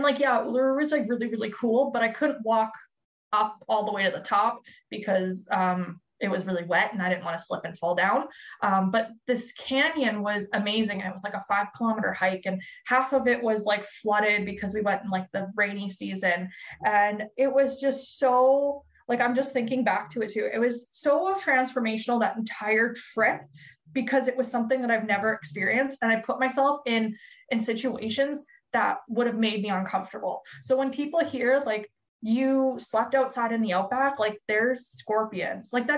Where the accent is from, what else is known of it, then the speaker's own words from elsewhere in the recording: Canada; I'm from Canada